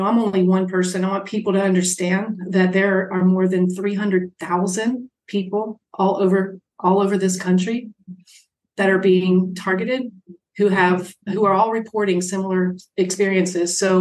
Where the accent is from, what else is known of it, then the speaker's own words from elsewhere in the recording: East Coast, United States; moved away as an adult; So in 2000, I grew up on the East Coast, and in 2000, I moved to Colorado. Okay. For a job.